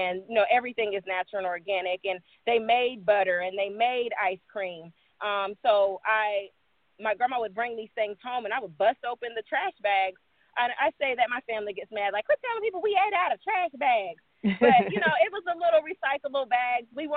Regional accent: Midwest, United States; I was raised in the Midwest. And, you know, outdoors was everything.

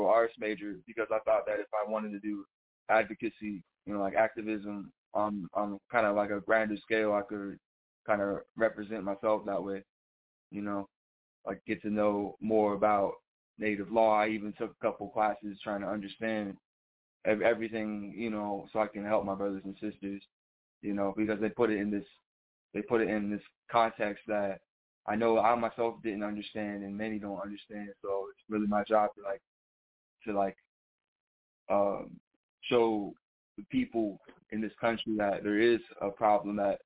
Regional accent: Chicago, Illinois, United States; Yeah, I'm from the Windy City, you know, so representing Chi-Town for me.

